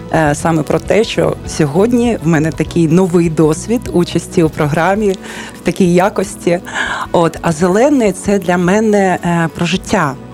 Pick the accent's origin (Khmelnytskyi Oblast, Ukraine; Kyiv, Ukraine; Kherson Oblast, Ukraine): Kyiv, Ukraine; Я народилася в Києві і все своє життя проживала в Києві.